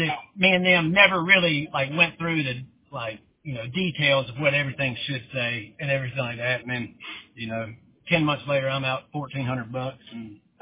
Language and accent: English; Anderson, South Carolina, United States; I just service my hometown, Anderson and Greenville.